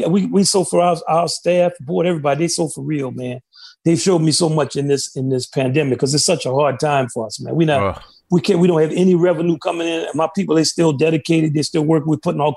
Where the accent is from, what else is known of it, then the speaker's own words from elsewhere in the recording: New Orleans, Louisiana, United States; moved away as an adult; Yeah, I'm 2 years from New Orleans and playing a funk band.